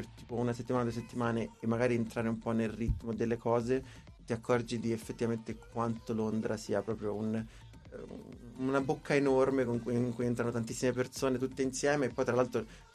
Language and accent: Italian; Arezzo, Tuscany, Italy; accent: Arezzo; il mio accento aretino è rimasto pesantissimo quando parlo